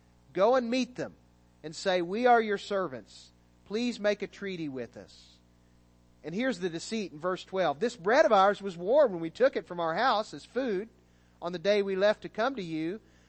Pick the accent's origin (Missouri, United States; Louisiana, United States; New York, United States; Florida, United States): Missouri, United States; even though we're from the Show Me State, we want to believe the best about people, don't we?